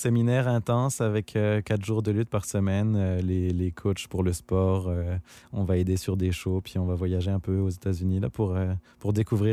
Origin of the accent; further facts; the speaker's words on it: Grand Est, France; dans le fond, c'est un clin d'œil à ma région natale. Je viens de la région du Champagne.